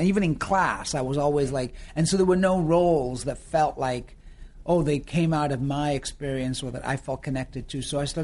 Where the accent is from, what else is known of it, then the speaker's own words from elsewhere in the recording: Yorkshire and the Humber, United Kingdom; accent: northern Yorkshire; also born or lived in Florida; people just thought I was from New York because the melding of the American and the northern Yorkshire accent, people were just like, are you from New York?